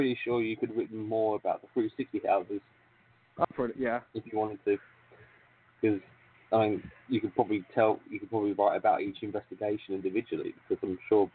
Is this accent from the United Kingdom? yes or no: yes; England, United Kingdom; what's wrong with my bloody English? I'm English, come on.